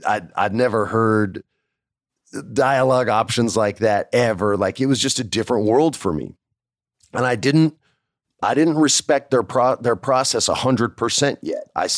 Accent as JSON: {"language": "English", "region": "New Mexico", "country": "United States", "tie": "born or raised there", "said": "And I grew up in New Mexico, so I've seen a lot of these guys."}